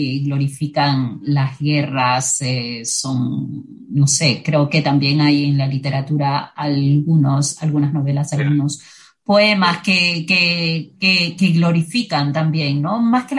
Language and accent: Spanish; Peru; Como peruanos también, y sobre todo los que hemos vivido el conflicto interno peruano